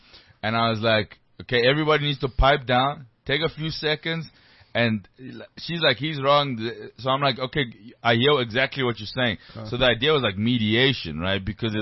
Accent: Johannesburg, Gauteng, South Africa; I'm from Joburg.

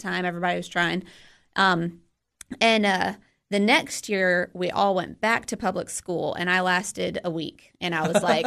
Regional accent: Toledo, Ohio, United States; also born or lived in North Carolina; Born in North Carolina, we moved to Toledo, Ohio, when I think I was about three. That's where my first memories are, and my dad was going to law school.

